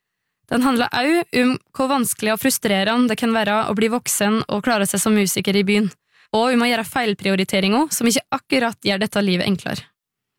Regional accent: Innlandet, Norway; Jeg beklager dem for at jeg aldri besøker dem hjemme I Gudbrandsdalen

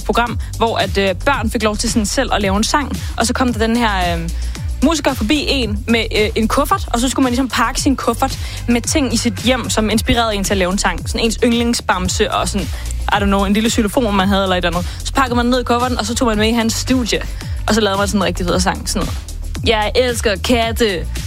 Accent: Copenhagen, Capital Region of Denmark, Denmark; Det kan godt være, vi er allerede fra Christiania lige, det her bliver for meget.

